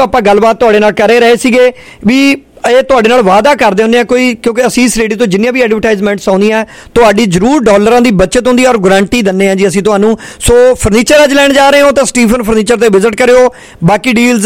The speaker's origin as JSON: {"language": "Punjabi", "town": "Khamanon", "region": "Punjab", "country": "India", "tie": "born or raised there", "said": "ਮੈਂ ਫਤਿਹਗੜ੍ਹ ਸਾਹਿਬ ਡਿਸਟ੍ਰਿਕਟ ਤੋਂ ਹੀ ਬਿਲੋਂਗ ਕਰਦਾ ਖਮਾਣੋ ਮੇਰਾ ਸ਼ਹਿਰ ਹੈ ਛੋਟੇ ਹੁੰਦੇ ਹੀ ਉੱਥੋਂ ਜਾਂਦੇ ਰਹੇ ਹਾਂ"}